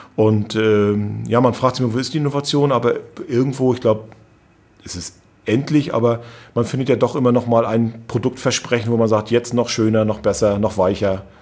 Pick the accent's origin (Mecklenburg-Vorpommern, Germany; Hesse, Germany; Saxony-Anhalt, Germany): Mecklenburg-Vorpommern, Germany; Rostock; born there; auch als Landeskind, ich bin ja eben gebürtiger Rostocker